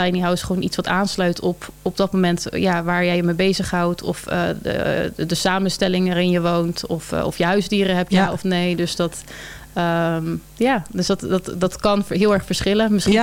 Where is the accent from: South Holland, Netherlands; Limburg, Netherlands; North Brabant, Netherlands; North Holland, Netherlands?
South Holland, Netherlands; Dus ik ben eigenlijk altijd opgegroeid in de Berkel en Bergsehoek.